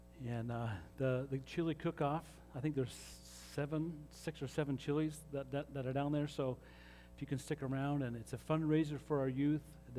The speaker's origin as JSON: {"language": "English", "town": "Salt Lake City", "region": "Utah", "country": "United States", "tie": "born or raised there", "said": "Well, growing up in Salt Lake City, Utah, like most kids, I didn't really like watching baseball on TV."}